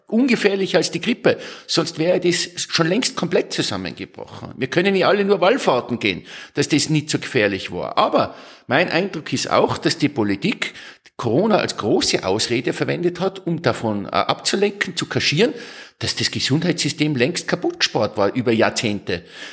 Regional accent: Tyrol, Austria; Und jetzt sage ich es ganz offen als Tiroler.

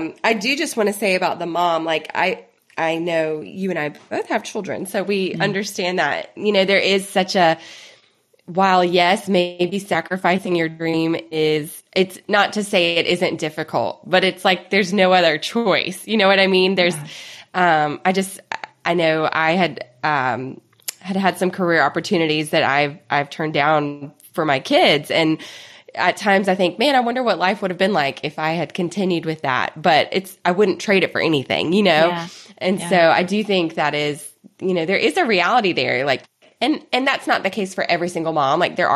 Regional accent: the South, United States; I loved Taylor because I'm from the South and I could just picture exactly her character

